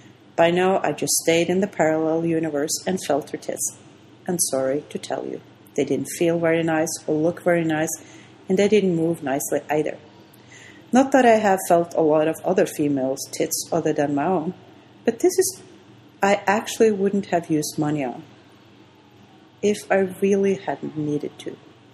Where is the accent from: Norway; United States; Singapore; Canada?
Norway; English is a second language; I said I was from Norway, the Wonderland.